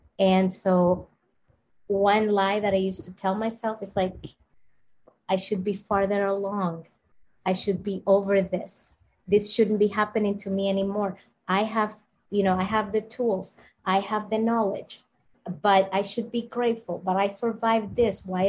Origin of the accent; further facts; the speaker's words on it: Dominican Republic; because you know, I'm from the Dominican Republic, so I really don't like those terms.